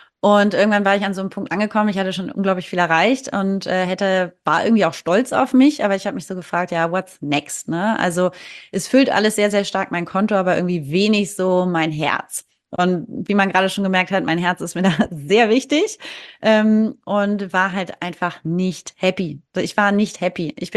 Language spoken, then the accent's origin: German; Hamburg, Germany; Ich komme aus Hamburg, aus der Großstadt, direkt City. Ich bin hier auf dem Land.